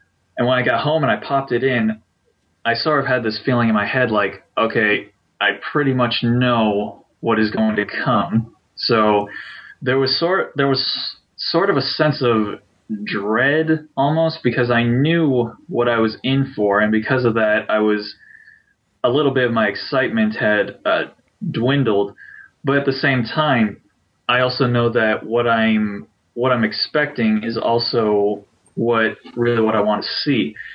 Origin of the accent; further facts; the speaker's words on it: Hawaii, United States; what I would always see growing up in Hawaii, these vast fields of sugarcane